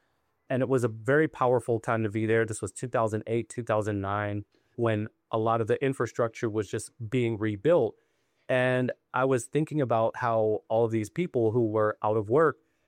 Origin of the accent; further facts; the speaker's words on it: Pittsburgh, Pennsylvania, United States; moved away as an adult; now in Northern California, United States; the community that I came from growing up in Pittsburgh. When I moved to Northern California in early 20-teens, I took a job working for Tesla.